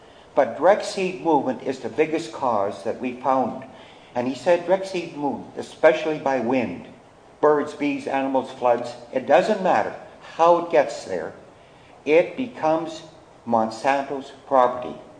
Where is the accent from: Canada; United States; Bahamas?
Canada; Western Canada; I'm a farmer from Western Canada, and I've primarily been farming since 1947